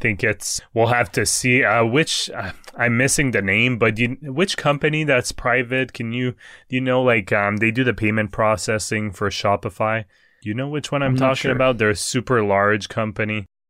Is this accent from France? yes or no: yes; France; accent: French; English is a second language; And also, with my French accent. So I do apologize for that.